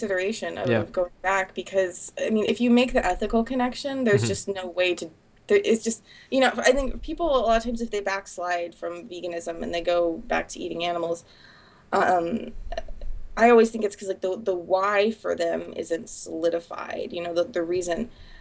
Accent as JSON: {"language": "English", "region": "the South", "country": "United States", "tie": "born or raised there", "said": "I was raised on buffets because I was raised in the South, and that's what you do."}